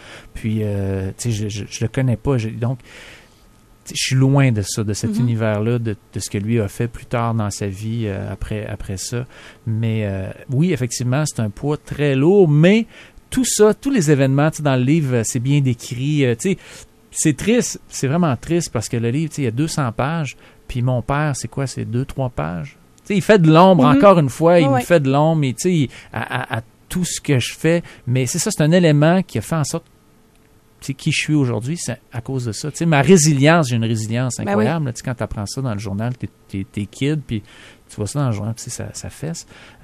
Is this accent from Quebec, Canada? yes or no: yes; Quebec, Canada; Non, je viens du Québec, tu sais, je suis fier de mes racines, je suis fier de ma langue.